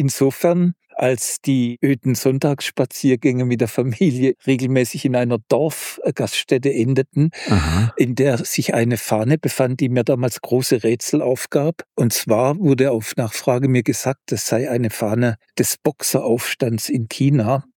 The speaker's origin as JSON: {"language": "German", "region": "West Germany", "country": "Germany", "tie": "born or raised there", "said": "Und es war im Westen Deutschlands, wo ich aufgewachsen bin"}